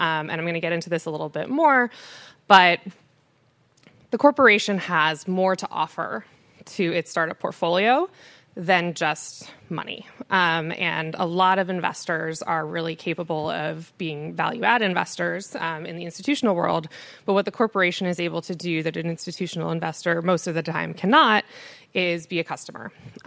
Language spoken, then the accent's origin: English; California, United States; But I grew up in the Bay Area